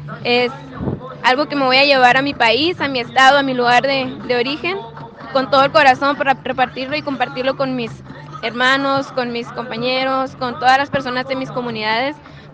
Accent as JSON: {"language": "Spanish", "region": "Baja California", "country": "Mexico", "said": "yo soy de Baja California, México."}